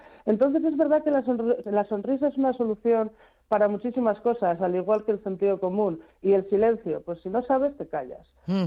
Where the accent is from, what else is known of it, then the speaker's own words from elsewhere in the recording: Bilbao, Basque Country, Spain; aparte de que somos de Bilbao, es como estar en casa.